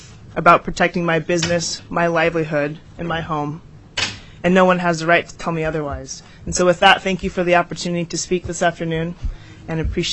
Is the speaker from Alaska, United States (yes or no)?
yes; Alaska, United States; I grew up in Bristol Bay, and I call it my home to this day.